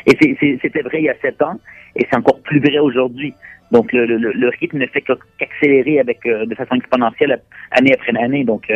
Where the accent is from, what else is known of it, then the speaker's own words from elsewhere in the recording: Montreal, Quebec, Canada; now in Beijing, China; je suis originaire du Québec, plus précisément de Montréal, et puis j'habite Beijing depuis déjà 7 ans.